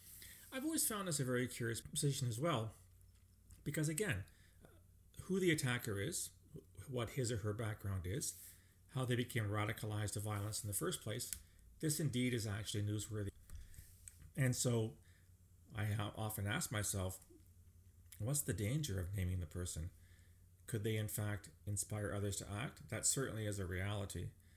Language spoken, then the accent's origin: English; Canada; I will cite, for example, the Canadian Criminal Code, because as a Canadian, that's what I know best.